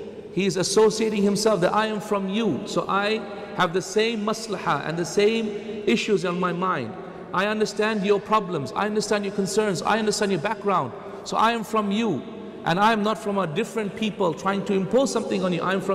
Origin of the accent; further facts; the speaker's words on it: Australia; So I'm from Australia, for example.